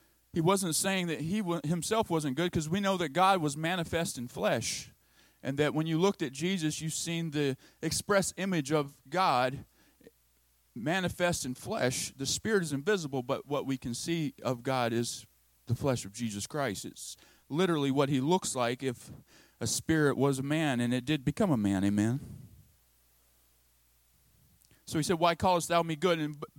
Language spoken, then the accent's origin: English; Arkansas, United States; accent: Midwestern; When I was growing up in the church, I know I have a sort of a Midwestern accent, but I'm really a Southerner. In Arkansas, Southern church